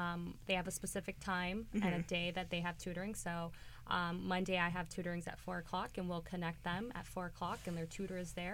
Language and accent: English; California, United States; I was raised and born in the San Fernando Valley, and I saw a lot that I hadn't seen